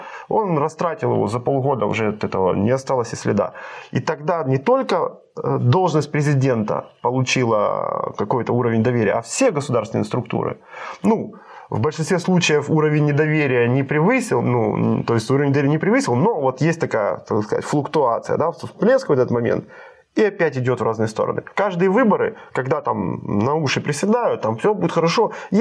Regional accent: Melitopol, Zaporizhzhia Oblast, Ukraine; вот, например, Мелитополь, да, откуда я родом

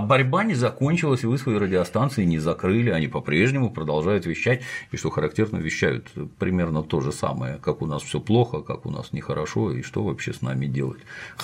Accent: Crimea, Ukraine; Я сама крымчанка, дочь офицера.

